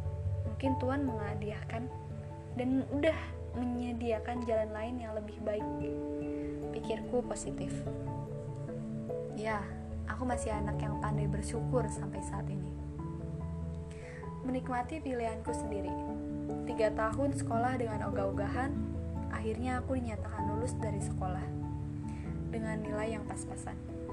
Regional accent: Jakarta, Indonesia; born there; Aku lahir di Jakarta 25 Agustus 2000. Dan sekarang aku tinggal di daerah ibu kota Jakarta.

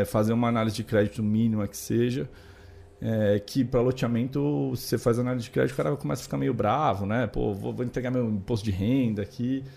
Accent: Brazil; falam de onde eu sou, apesar do sotaque óbvio, né? Para paulista não é tanto, mas pergunto onde eu sou, eu falo que eu sou do Brasil

